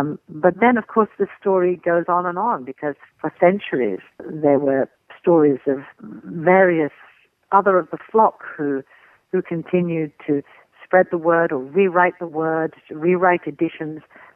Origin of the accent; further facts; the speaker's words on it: England, United Kingdom; also born or lived in Italy; I was born in Italy. My father was Italian, and his family were very devout. And so even though we moved to England when I was four, in my childhood, I would go to the Roman Catholic Church in town.